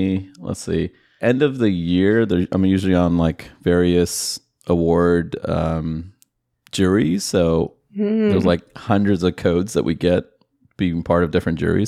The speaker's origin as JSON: {"language": "English", "country": "Sri Lanka", "said": "I'm from Sri Lanka"}